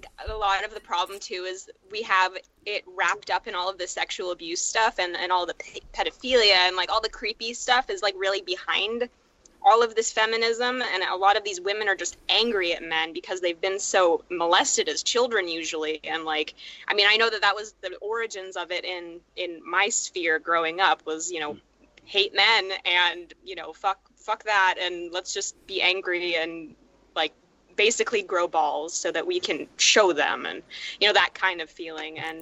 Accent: Portland, Oregon, United States; I grew up in Portland.

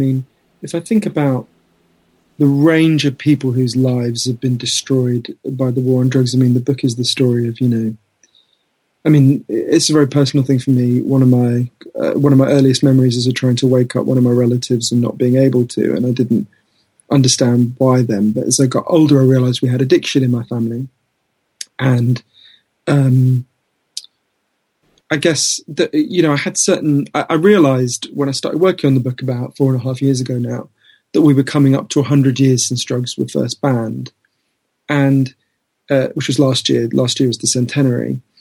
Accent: United Kingdom; I'm a British journalist.

